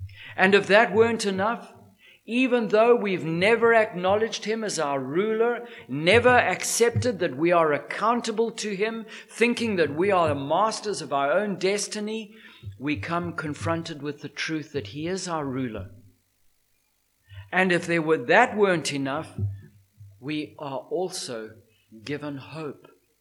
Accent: Zimbabwe; having been born and raised in Zimbabwe, fought in the Zimbabwean war

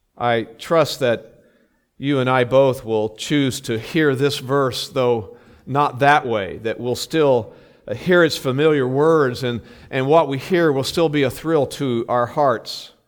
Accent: Texas, United States; also born or lived in California; Before that, we were 16 years in California, and before that, we grew up in Texas.

